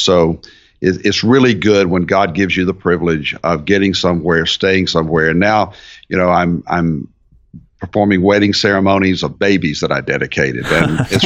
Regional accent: Fort Worth, Texas, United States; also born or lived in Arkansas, United States; I'm actually a Texan, born in Arkansas, actually, and then raised in Fort Worth, Texas. So I'm in my hometown, in effect.

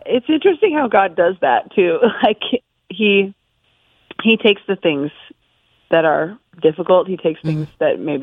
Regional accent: Colorado Springs, Colorado, United States; now in Nashville, United States; So, I mean, I grew up in Colorado Springs.

